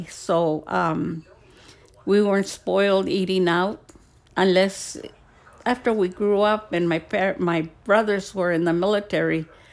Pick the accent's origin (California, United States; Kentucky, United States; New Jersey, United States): California, United States; Ventura; born there; Well, I was born in 1940 in Ventura, California.